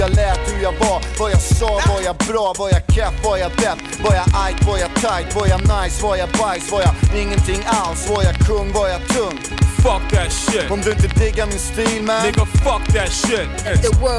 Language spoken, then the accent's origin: Swedish; Sweden; det är ett språk, vi är uppväxt i Sverige, det är inget konstigt